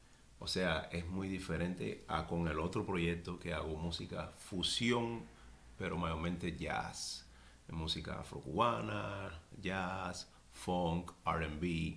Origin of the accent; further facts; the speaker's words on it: Santa Clara, Villa Clara, Cuba; Yo soy de Santa Clara, que es una ciudad muy pequeña en el medio de la isla de Cuba. Muy cultural, mucha música, uh-huh, teatro, danza, muy fuerte en la cultura cubana.